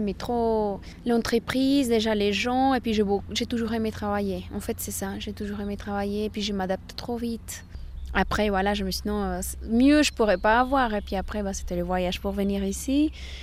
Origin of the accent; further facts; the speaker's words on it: Colombia; moved away as an adult; now in Neuchâtel, Switzerland; j'ai 23 ans, je viens de la Colombie. Ça fait à peu près 4 ans et demi que je suis arrivée au canton de Neuchâtel.